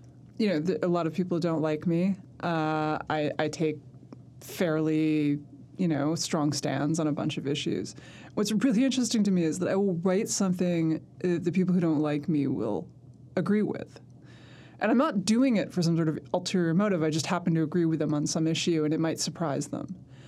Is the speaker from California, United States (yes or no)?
no; Manhattan, New York, United States; I would have kind of assumed that most of the people I knew in high school were liberal because I grew up in Manhattan.